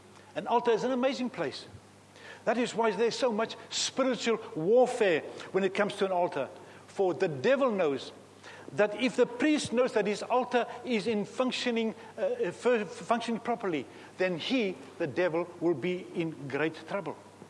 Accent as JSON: {"language": "English", "country": "Eswatini", "tie": "born or raised there", "said": "Now, I was born and bred in Swaziland. You all know where that is, little kingdom."}